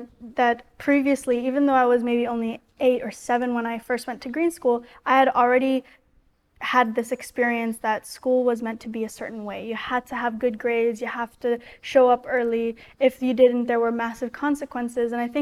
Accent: Bali, Indonesia; growing up in Bali, you have such a different way of living.

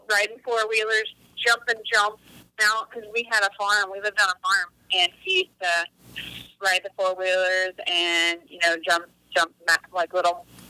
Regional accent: Rolla, Missouri, United States; In the Ozarks, Rolla, Missouri, in the middle of nowhere.

